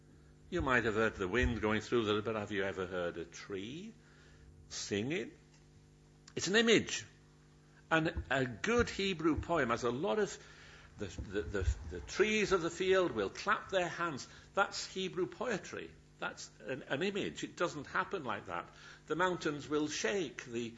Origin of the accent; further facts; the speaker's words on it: Yorkshire and the Humber, United Kingdom; accent: Yorkshire; And again, I leave my Yorkshire accent to be mocked at a later date in the car when we go home.